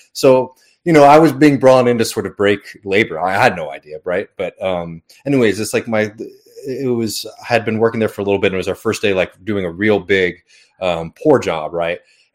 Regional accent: the South, United States; So I grew up in the South. I grew up poor in the South.

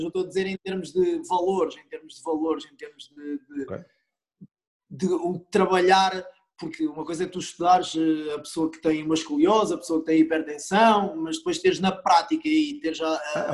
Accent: Coimbra, Centro, Portugal; moved away as an adult; now in Santarém, Portugal; Eu nasci em Coimbra, estive em Coimbra até aos meus 19 anos

